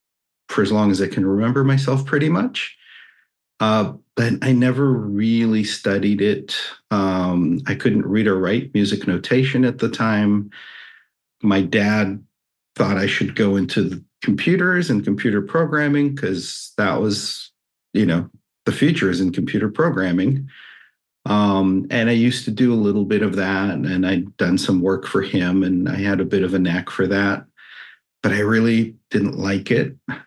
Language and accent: English; Israel; I grew up in Israel. I'm from there.